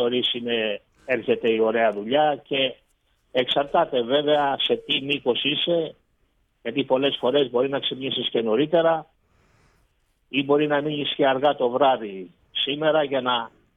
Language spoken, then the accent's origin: Greek; Kilkis, Central Macedonia, Greece; Εγώ είμαι από ένα χωριό που δεν έχει σχέση με τη θάλασσα. Είμαι από το Κιλκής στην ουσία.